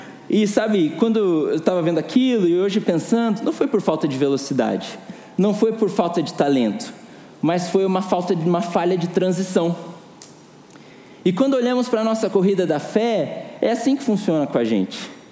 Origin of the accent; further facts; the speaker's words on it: Brazil; como eu sou brasileiro, gosto muito de futebol